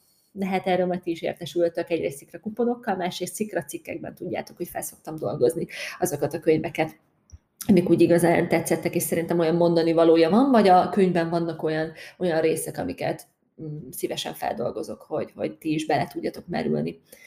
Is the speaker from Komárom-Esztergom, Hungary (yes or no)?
yes; Tatabánya, Komárom-Esztergom, Hungary; Én ugye tatabányai vagyok